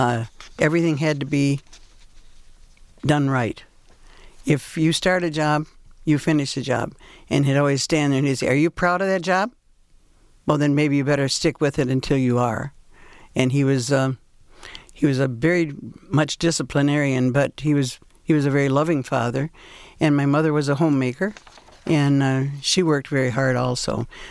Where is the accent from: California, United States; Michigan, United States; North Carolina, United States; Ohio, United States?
Michigan, United States; because he was from Pennsylvania, and I'm from Michigan, so.